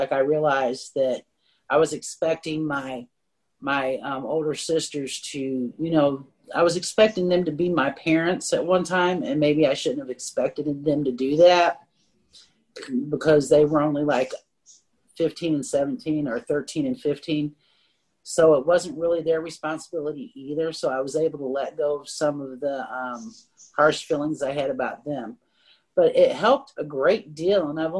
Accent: North Carolina, United States; from North Carolina, ACA.

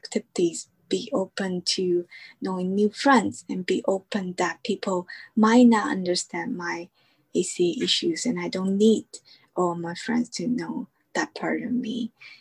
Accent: Taiwan; English is a second language; now in United States; And I grew up in Taiwan

